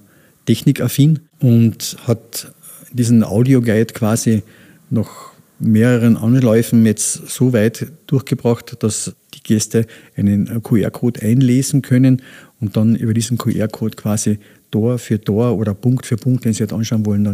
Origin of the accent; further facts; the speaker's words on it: Villach, Carinthia, Austria; also born or lived in Nötsch; now in Althofen, Austria; Geboren bin ich in Nötsch bei Villach, aufgewachsen in Villach bei meinen Großeltern und bin dann nach meiner Militärkarriere dann hier in Althofen gelandet.